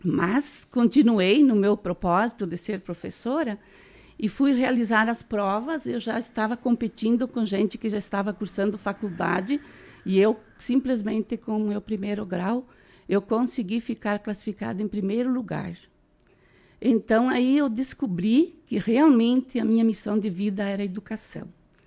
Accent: Marau, Rio Grande do Sul, Brazil; Eu sou natural de Marau, nasci aqui na comunidade de São Paulo da Cruz, nasci e me criei ali

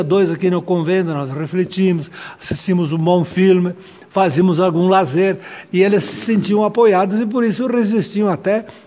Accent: Italy; Portuguese is a second language; Como um italiano como eu, que praticamente sou italiano, né?

